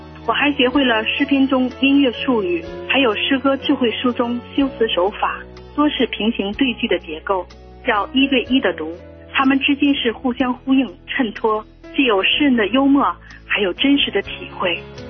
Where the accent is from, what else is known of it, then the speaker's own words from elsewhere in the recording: Heilongjiang, China; 我是黑龙江的